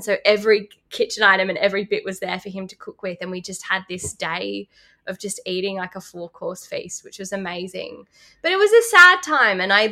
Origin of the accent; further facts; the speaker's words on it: Lismore, New South Wales, Australia; So I grew up in Lismore, but my stepdad was a huge surfer.